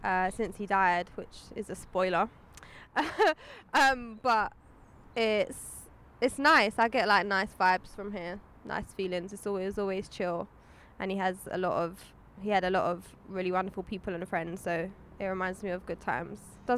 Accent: London, United Kingdom; I grew up in London.

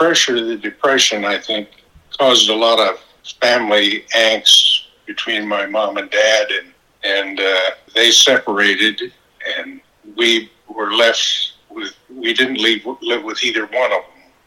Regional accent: Peru, Indiana, United States; also born or lived in Fort Wayne; I grew up in Peru, Indiana, and also in Fort Wayne.

